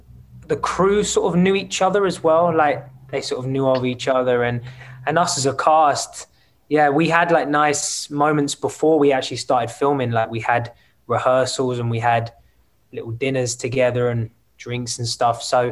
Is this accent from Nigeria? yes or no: no; England, United Kingdom; my family's Irish. So even though I'm from England myself